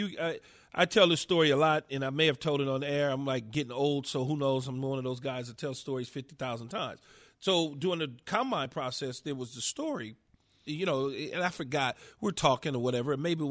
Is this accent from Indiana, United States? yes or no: no; Los Angeles, California, United States; I'm a poor guy growing up in South Los Angeles in an apartment building with 20 people in a two-bedroom.